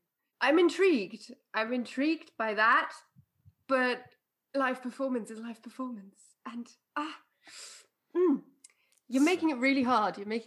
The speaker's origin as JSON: {"language": "English", "region": "South East England", "country": "United Kingdom", "said": "I'm from Sussex"}